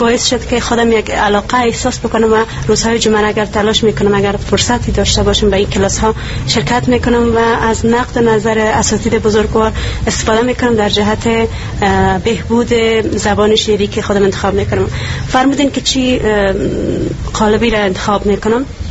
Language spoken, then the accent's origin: Persian; Iran; also born or lived in Afghanistan; من اگر بگویم که کلن در ایران متولد افغانستان هستم، ولیکن در ایران رشد و نمای میجا بوده، تحصیلاتم دا تا مقطع لیسانس هست